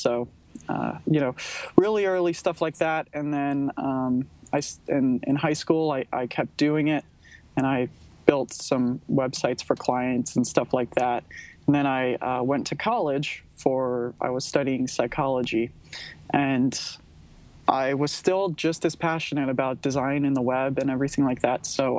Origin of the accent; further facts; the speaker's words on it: Kentucky, United States; So I'm from Kentucky, which is, for anybody that is not familiar with Kentucky, that is the middle of the United States.